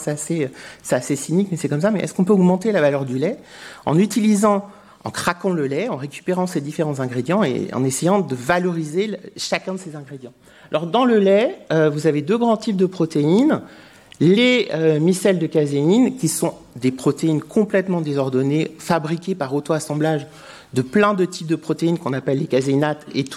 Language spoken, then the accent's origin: French; Le Mans, Pays de la Loire, France; moi, je viens du Mans, et le Mans, c'est situé dans la Milk Valley.